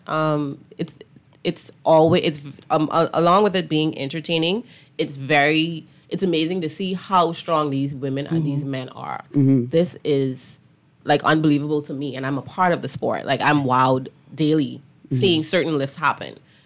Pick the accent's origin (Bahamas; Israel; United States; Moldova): Bahamas; Now, I rep the Bahamas wherever I go when I compete.